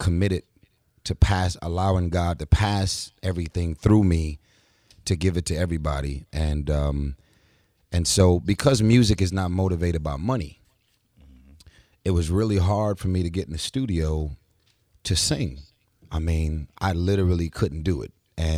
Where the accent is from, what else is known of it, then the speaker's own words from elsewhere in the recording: Los Angeles, California, United States; I feel like being born and raised in South Central